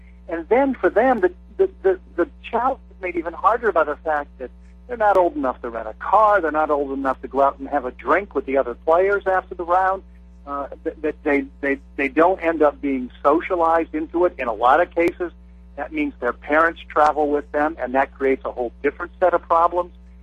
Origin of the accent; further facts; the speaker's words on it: Pittsburgh, Pennsylvania, United States; moved away; Well, I grew up in Pittsburgh, and so that should be who I'm rooting for.